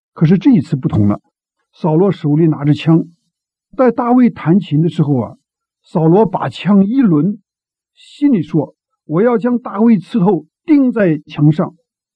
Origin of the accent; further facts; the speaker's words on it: China; 结盟是什么意思呢？就是我们中国人讲的拜八字了，就结为干兄弟啊。